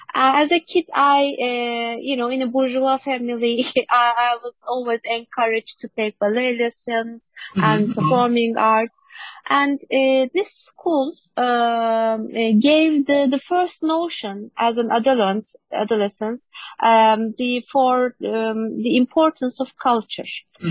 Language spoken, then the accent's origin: English; Istanbul, Turkey; I was born and raised in Istanbul.